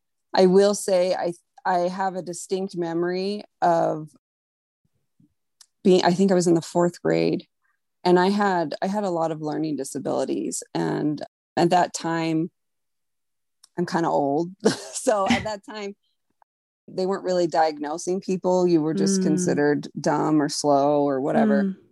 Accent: United States; Your viewers can't see me, but I am Mexican American. So I am a person of mixed ancestry.

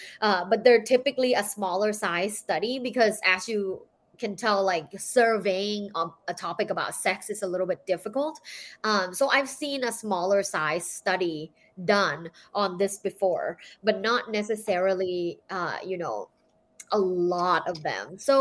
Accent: Thailand; I'm from Thailand. So I was born and I grew up in Thailand in a very sexually conservative culture.

